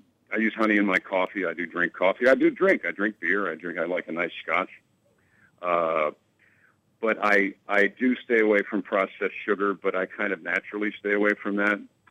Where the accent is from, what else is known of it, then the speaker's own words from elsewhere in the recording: New York, United States; Soda. I'm from New York. We call it soda.